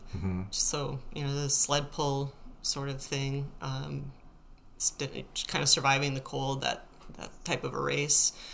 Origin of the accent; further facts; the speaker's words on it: Eveleth, Minnesota, United States; Well, I'm originally from Eveleth, and really my true sport in high school was swimming.